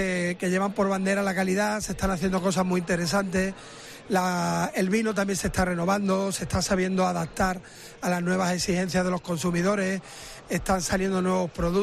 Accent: La Palma del Condado, Andalusia, Spain; Soy de La Palma y, hombre, cuando estamos aquí en Huelva, pues fomentamos un poquito nuestro orgullo onubense, ¿no? Y en mi caso también palmerino.

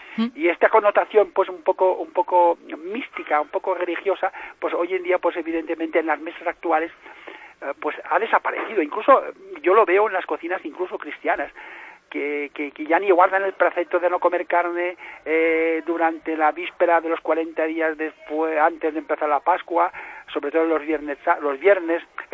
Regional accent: Spain; Aunque vivo en España, por supuesto, soy español, tengo la nacionalidad española y, por supuesto, tengo el nombre judío.

